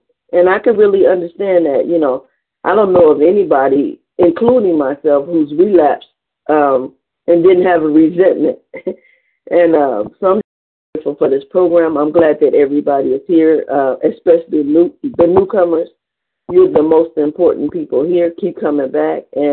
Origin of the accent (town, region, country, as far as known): Cleveland, Ohio, United States